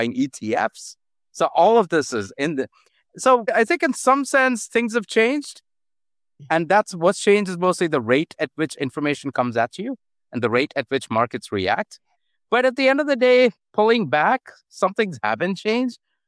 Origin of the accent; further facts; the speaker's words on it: Oman; I grew up in the Middle East, actually, in Oman.